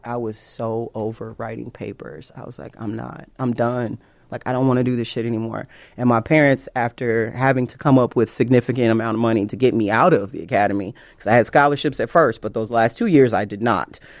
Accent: Chicago, Illinois, United States; I'm from Chicago.

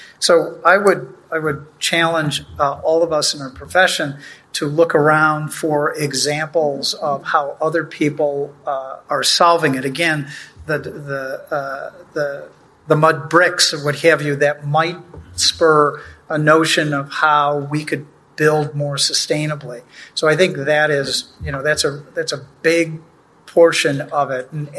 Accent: Chicago, Illinois, United States; as a Chicagoan, I think we're always a little concerned that Chicago might be, you know, sort of attacked a little too much.

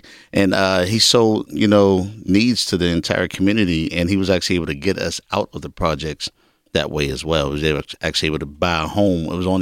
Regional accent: California, United States; I was born and raised in St. Clair Village. It is no longer there, so it was the actual St. Clair Village, you know what I mean? So it was torn down.

